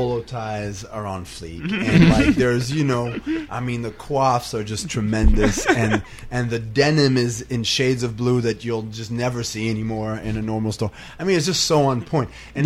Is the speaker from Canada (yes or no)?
yes; Montreal, Quebec, Canada; I came from Montreal